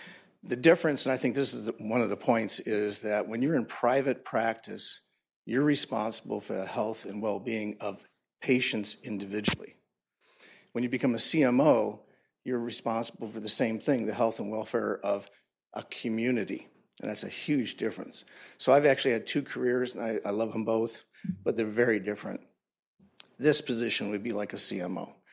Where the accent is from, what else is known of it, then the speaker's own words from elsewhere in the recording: Illinois, United States; moved away as an adult; So we're Illinois transplants. We grew up in Illinois, practiced there for 30 years, and then followed our kids out west.